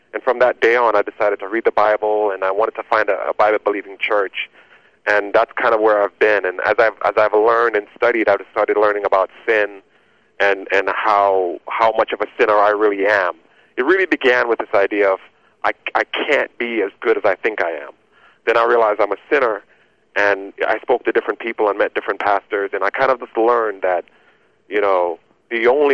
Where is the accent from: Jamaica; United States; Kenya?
Jamaica; I was born in Jamaica, which is, it's a very religious country, although I wouldn't say necessarily they're truly believers, but we were raised on the Old Testament.